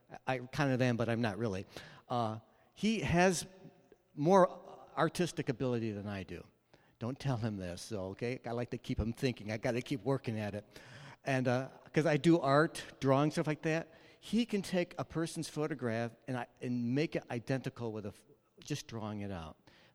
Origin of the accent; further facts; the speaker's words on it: New York, United States; But I'm from New York, and that's a long ways away from here